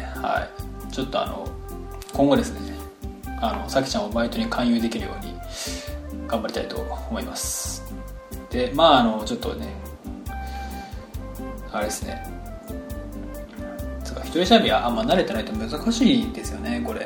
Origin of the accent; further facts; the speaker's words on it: Sendai, Miyagi, Japan; now in Tokyo, Japan; 僕もあの仙台に帰ったんですけど